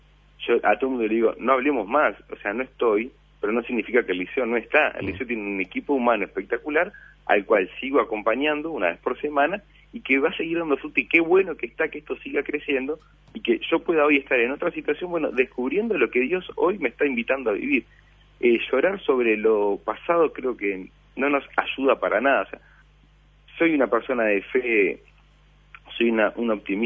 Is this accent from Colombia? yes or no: no; Argentina; Ahora soy cura argentino, jesuita y villero.